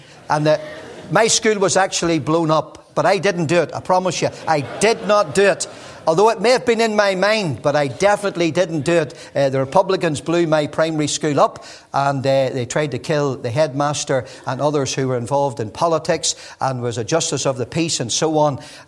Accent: Nottingham, East Midlands, United Kingdom; born there; moved away; I was born in England. It's hard to believe when you hear this accent now. I was born in Nottingham.

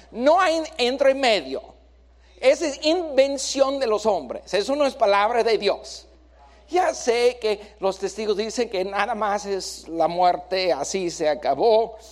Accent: Colorado, United States; fuimos a Colorado, llevé a mi familia al pueblito donde yo nací, donde yo crecí, y yo estaba diciendo, ahí viví en esa casa

